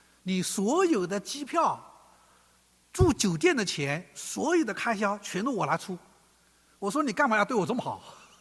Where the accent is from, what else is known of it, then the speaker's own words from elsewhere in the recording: Zhejiang, China; moved away as an adult; 我的老家是在浙江，啊，我出国前在浙江大学学习工作了8年，啊，所以杭州很漂亮的哈，啊，所以带他们回去探亲，啊，哎，我的家离开杭州也不远